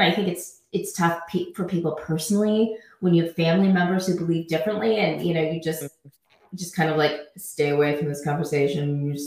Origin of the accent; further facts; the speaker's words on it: St. Louis, Missouri, United States; I'm from Missouri and I'm from St. Louis. And the joke with us, anybody from St. Louis, is that it's so small.